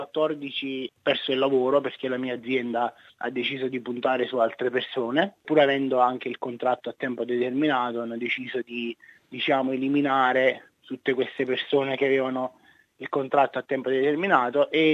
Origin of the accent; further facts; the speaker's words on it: Scafati, Campania, Italy; moved away as an adult; now in Australia; io sono di Scafati, un paesino in provincia di Salerno, si trova vicino a Pompei. E ho 30 anni, quasi 31